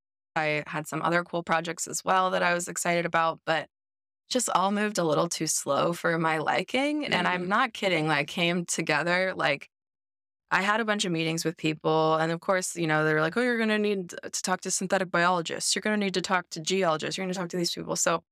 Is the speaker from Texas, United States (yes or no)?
yes; Texas, United States; We found out that we are both from Texas, and we both went to the University of Texas at Austin.